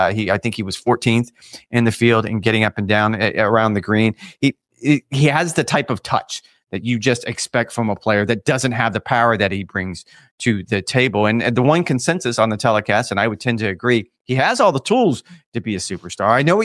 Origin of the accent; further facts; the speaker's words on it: Florida, United States; And I've just learned, having been born and raised in Florida, me getting behind the wheel in those conditions doesn't do anyone any good.